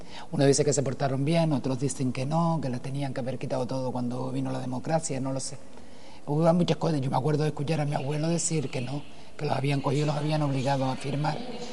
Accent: Morro Jable, Canary Islands, Spain; also born or lived in Las Palmas; en el año 70 no había que hicieran cesárea aquí, entonces nací en Las Palmas. Y luego mi infancia ha sido toda aquí en Morrojable. En la Punta de Andía, Cofete y Morro. Y Morrojable.

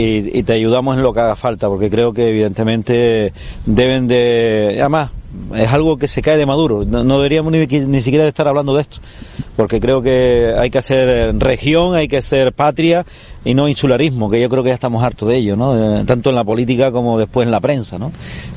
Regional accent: Canary Islands, Spain; porque al fin y al cabo todos somos canarios

